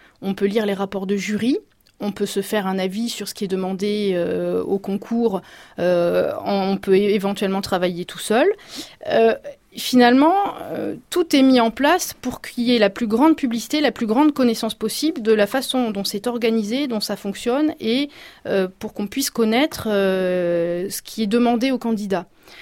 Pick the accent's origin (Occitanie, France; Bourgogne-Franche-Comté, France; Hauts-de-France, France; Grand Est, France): Hauts-de-France, France; accent: Picard; Picarde. Vous avez un accent. Malheureusement, l'accent picard n'est pas considéré comme très élégant par les Parisiens. Bon, on a fait la remarque en prépa, j'ai essayé de m'améliorer.